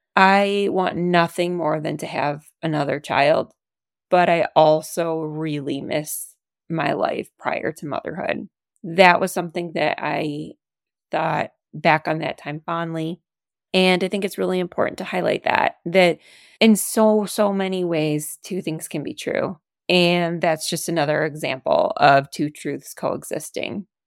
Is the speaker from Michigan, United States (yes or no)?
yes; Detroit, Michigan, United States; now in Chicago, United States; We love Chicago. We are from Michigan. Go Lions! And I'm from the Detroit area.